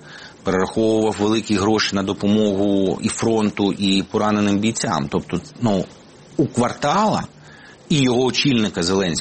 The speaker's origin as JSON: {"language": "Ukrainian", "town": "Dnipro", "region": "Dnipropetrovsk Oblast", "country": "Ukraine", "said": "Ну, ми ж обидва з Дніпропетровська."}